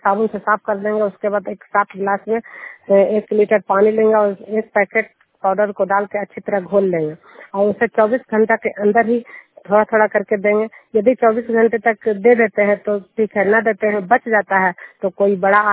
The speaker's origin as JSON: {"language": "Hindi", "region": "Bihar", "country": "India"}